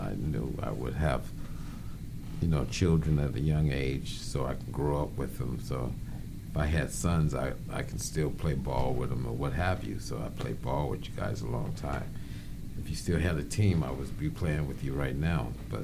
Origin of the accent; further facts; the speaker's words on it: Gary, Indiana, United States; I'm from Gary.